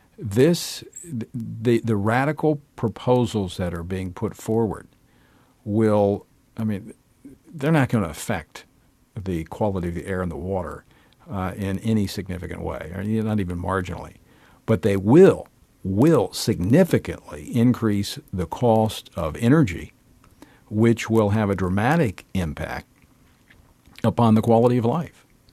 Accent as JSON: {"language": "English", "region": "Louisiana", "country": "United States", "tie": "born or raised there", "said": "and traveled my home state of Louisiana, going around to different plants"}